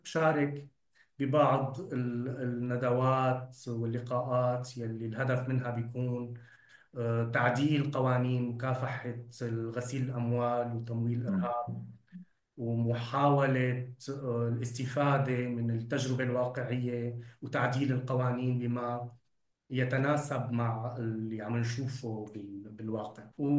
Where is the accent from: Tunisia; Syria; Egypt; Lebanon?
Syria; نحن كسوريين نحن بنشبع بعض، نحن مثل بعض، نحن أبناء دولة واحدة وأبناء ثقافات مشتركة